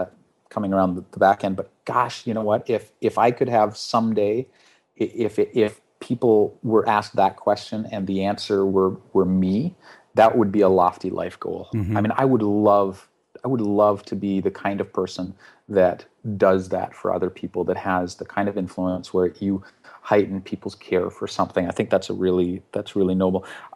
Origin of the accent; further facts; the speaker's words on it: Canada; Part of that's because I'm Canadian and we just do that anyway.